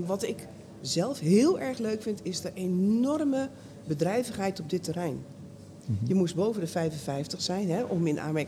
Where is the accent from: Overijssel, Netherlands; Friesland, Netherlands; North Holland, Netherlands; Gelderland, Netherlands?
North Holland, Netherlands; Amsterdam; also born or lived in Den Bosch; En zelf ben ik opgegroeid in Amsterdam in Noord-Holland. Mm-hmm. Maar ik heb in Den Bosch gestudeerd.